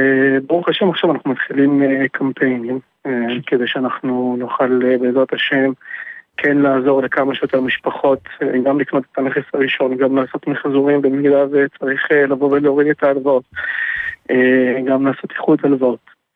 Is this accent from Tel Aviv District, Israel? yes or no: no; Ashdod, Southern District, Israel; now in Kiryat Gat, Israel; אני במקור מאשדוד